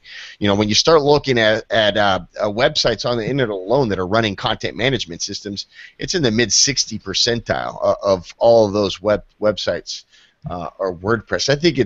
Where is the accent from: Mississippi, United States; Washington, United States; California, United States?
California, United States; Anaheim; Me, from a personal perspective, I'm from Anaheim, California. So how can I not represent the OC, baby?